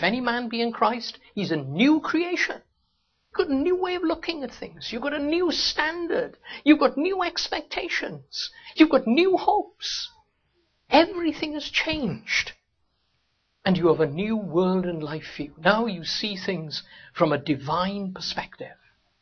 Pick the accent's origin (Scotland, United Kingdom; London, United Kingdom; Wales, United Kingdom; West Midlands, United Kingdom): Wales, United Kingdom; now in United States; I became an American. And I could say, I was born and brought up in Wales.